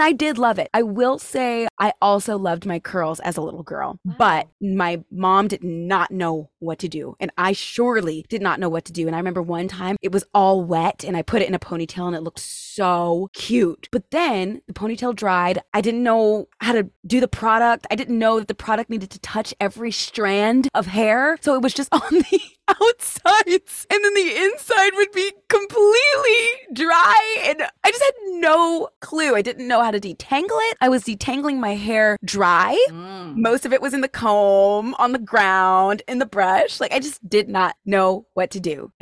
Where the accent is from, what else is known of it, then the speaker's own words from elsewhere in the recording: California, United States; Okay, so I'm from California, where it is praised to, at least when I grew up, it was praised to like be like everybody else.